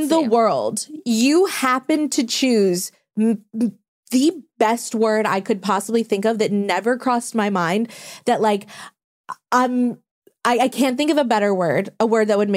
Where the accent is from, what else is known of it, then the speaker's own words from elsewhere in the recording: New Orleans, Louisiana, United States; So I'm from New Orleans.